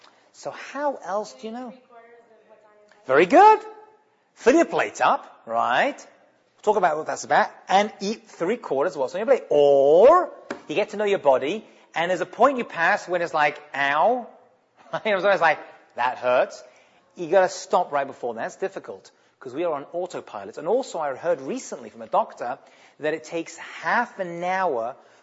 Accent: England, United Kingdom; now in United States; I come from England. Get a cup. No. Here they have small, medium, and bucket.

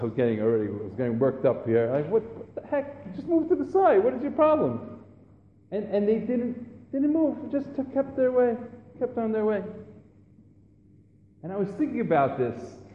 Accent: New York, United States; And I grew up in New York, and I'm honking, honking, honking.

